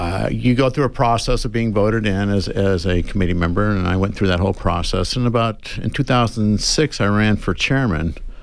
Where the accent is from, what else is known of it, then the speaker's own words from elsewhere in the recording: Tucson, Arizona, United States; Certainly. I'm a native. I was born and raised in Tucson, attended school here.